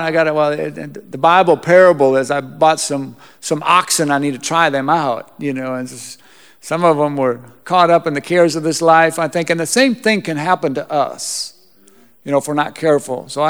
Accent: Minnesota, United States; moved away as an adult; now in Costa Rica; Now, sometimes, you know, we live in Costa Rica. I'm originally from Minnesota. Some people don't believe that, but I am from Minnesota. You betcha.

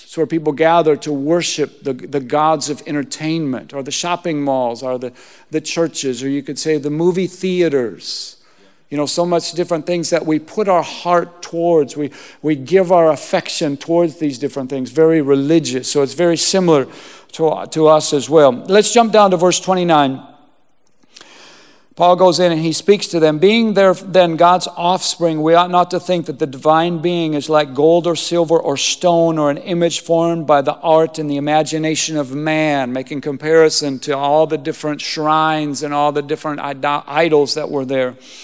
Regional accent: Minnesota, United States; moved away as an adult; now in Costa Rica; Now, sometimes, you know, we live in Costa Rica. I'm originally from Minnesota. Some people don't believe that, but I am from Minnesota. You betcha.

